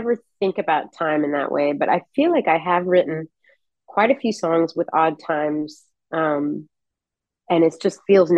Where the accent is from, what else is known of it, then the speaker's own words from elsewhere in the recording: Texas, United States; And then I grew up in Texas on top of it. It's just in the water.